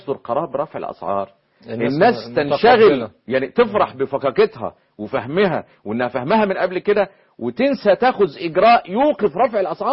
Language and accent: Arabic; Egypt; وبدأنا فهمتها قبل ما تطير وهي طايرة زي ما بيقول عندنا في مصر